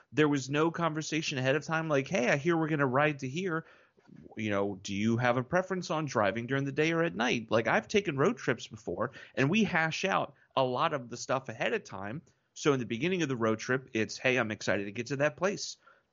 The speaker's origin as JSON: {"language": "English", "region": "New York", "country": "United States", "said": "I'm from New York."}